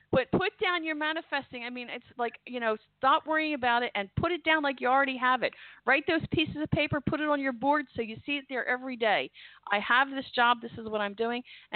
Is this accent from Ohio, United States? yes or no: no; Glen Olden, Pennsylvania, United States; I'm from Delaware County.